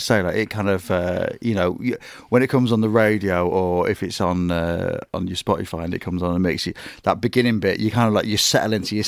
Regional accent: Grimsby, Yorkshire and the Humber, United Kingdom; just growing up in Grimsby

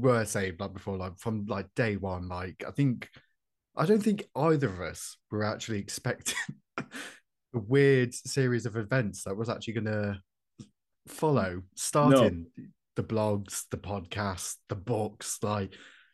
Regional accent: Coventry, West Midlands, United Kingdom; I'm from Coventry

